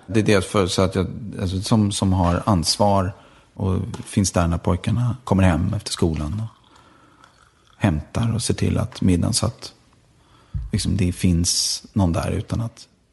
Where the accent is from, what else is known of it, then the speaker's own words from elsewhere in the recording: Stockholm, Stockholm County, Sweden; Ja, jag är född i Aspudden. Ja. Och sen när jag var 10 flyttade vi till Sätra.